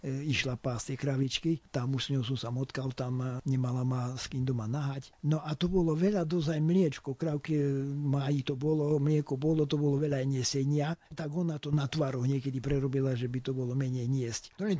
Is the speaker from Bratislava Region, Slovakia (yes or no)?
no; Hrušov, Banská Bystrica Region, Slovakia; Som z juhu stredoslovenského kraja, z okresu Veľký Krtíš, dedinka Hrušov.